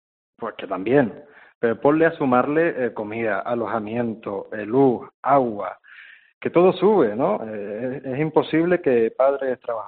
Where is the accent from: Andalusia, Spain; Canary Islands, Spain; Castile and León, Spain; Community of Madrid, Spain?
Canary Islands, Spain; yo que soy de Fuerteventura, que es una isla no capitalina